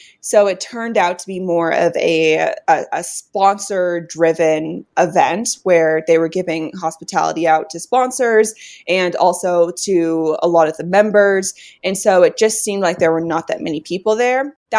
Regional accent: Colorado, United States; I grew up in Colorado.

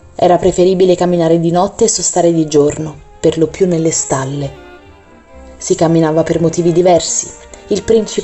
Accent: Asti, Piedmont, Italy; born there; Sono nata ad Asti il 30 aprile 1925. In una famiglia operaia, una famiglia molto povera ma meravigliosa.

